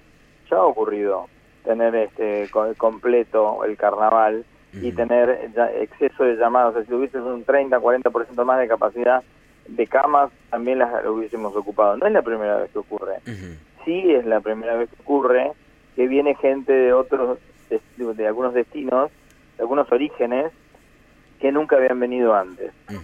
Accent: Santa Fe, Argentina; nosotros mismos como santafesinos

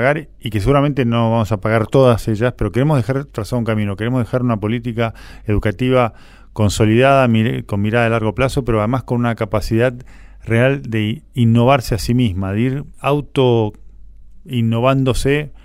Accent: Argentina

